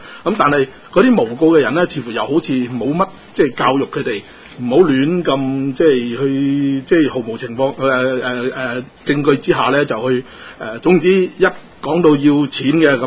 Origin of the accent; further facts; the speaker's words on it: Hong Kong; 就系我哋香港人欢迎嘅